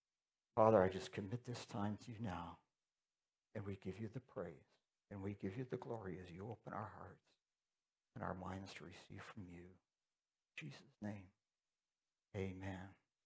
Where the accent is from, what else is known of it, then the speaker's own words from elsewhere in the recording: Toronto, Ontario, Canada; it was a bit of a culture shock after growing up in Toronto.